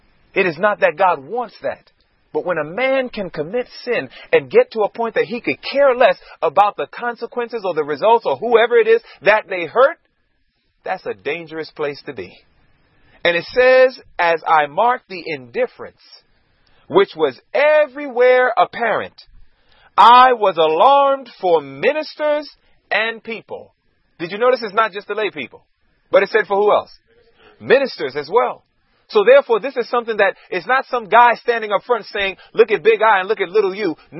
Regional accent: Queens, New York, United States; Born and raised in Queens, New York, born and raised in a home that we did not hear anything about Jesus.

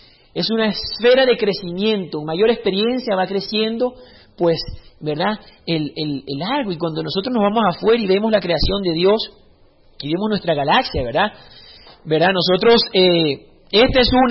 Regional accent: Venezuela; accent: no longer Venezuelan; also born or lived in Chile / Honduras; now in United States; Yo no sé qué soy, mi acento ya no es venezolano, viví 10 años en Chile, tengo 5 años en Estados Unidos, viví 2 años en Honduras, mi esposa es hondureña, mi hija es americana

